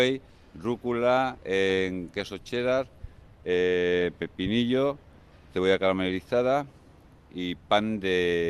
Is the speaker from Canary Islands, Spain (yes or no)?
no; Barcelona, Catalonia, Spain; now in Santurtzi, Spain; no soy tan joven, soy bastante mayor. Pero no lo he conocido porque yo soy de Barcelona. De hecho, yo soy de Barcelona, mi mujer es de Paraguay y al final hemos acabado aquí, llevamos ya aquí bastantes años.